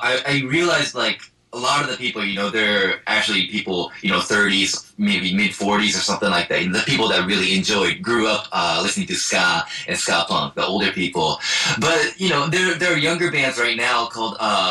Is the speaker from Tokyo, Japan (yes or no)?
no; Osaka, Japan; also born or lived in Eugene, United States; I'm originally from Osaka, Japan, and Eugene, Oregon, USA.